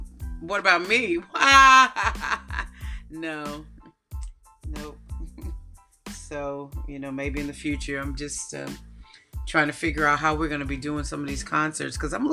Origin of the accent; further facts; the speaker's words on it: United States; moved away; Being American and being from a small town in America, and Americans, we talk to everybody anyway.